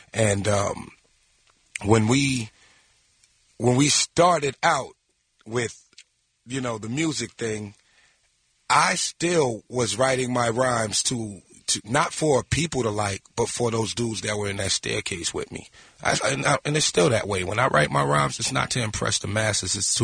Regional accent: Long Island, New York, United States; I'm from Long Island, born and raised, and that was big sports place, Long Island

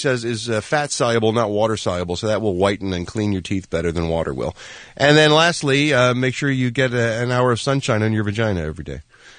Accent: United States; I have McDonald's. I'm an American.

